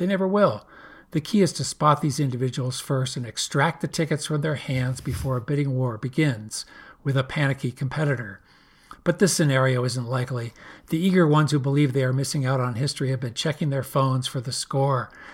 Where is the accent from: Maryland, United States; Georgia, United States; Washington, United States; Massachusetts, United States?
Massachusetts, United States; Well, I'm a Red Sox fan at heart. I grew up outside Boston.